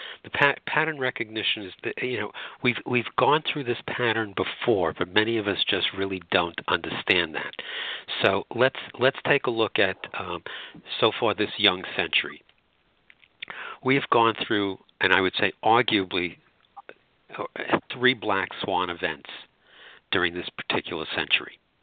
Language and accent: English; Brooklyn, New York, United States; accent: Brooklyn; No, I was born and bred in Brooklyn.